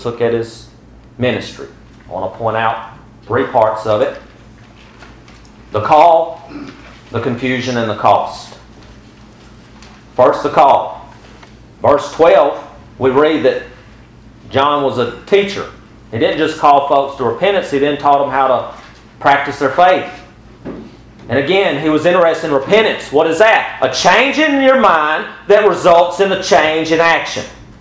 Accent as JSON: {"language": "English", "region": "the South", "country": "United States", "tie": "born or raised there", "said": "Well, I was raised in the South."}